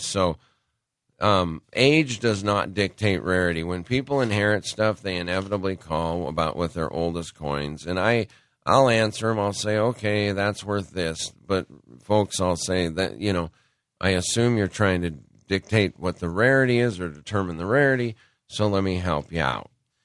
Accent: Montana, United States; Or, I grew up in Montana.

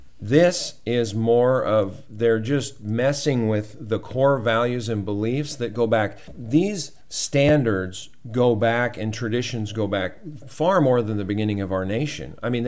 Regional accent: Montana, United States; And I can tell you from growing up in Montana

